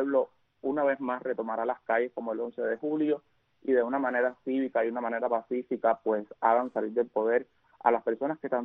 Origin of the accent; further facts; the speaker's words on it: Cuba; moved away; siempre lo he dicho desde el 5 de enero que salí de Cuba, Yo salí por presiones